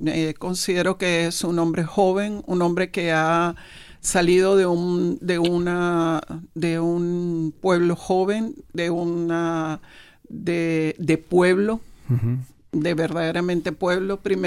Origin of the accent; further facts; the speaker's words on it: Venezuela; moved away as an adult; nosotros cuando salimos de Venezuela, mi hijo menor tenía 6 años.